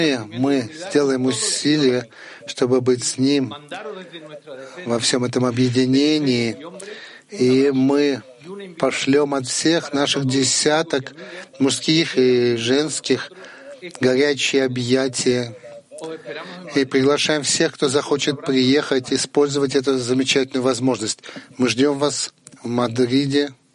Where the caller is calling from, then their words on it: Spain; Мы говорим из Испании.